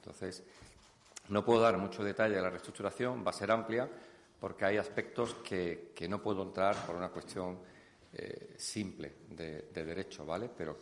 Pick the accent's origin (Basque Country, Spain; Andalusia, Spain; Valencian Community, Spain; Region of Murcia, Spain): Andalusia, Spain; Málaga; a mí personalmente, como malagueño y malaguista, pues me enorgullece ver lo que hemos hecho.